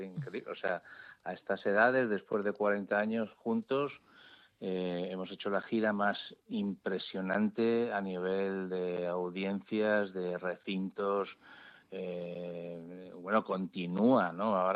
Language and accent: Spanish; Madrid, Community of Madrid, Spain; como madrileño y enamorado totalmente de la ciudad, aunque ya sabes que tengo sangre andaluza, pero como todos los madrileños tenemos sangre de todos lados.